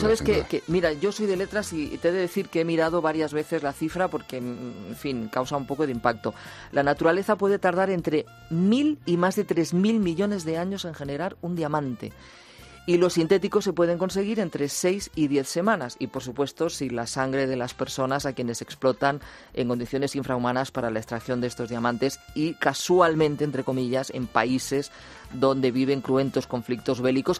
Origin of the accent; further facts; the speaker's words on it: Catalonia, Spain; Sí, mira, nos vamos a mi tierra. En Voz Populi cuentan que la organización independentista ANC, la Asamblea Nacional Catalana, está en horas bajas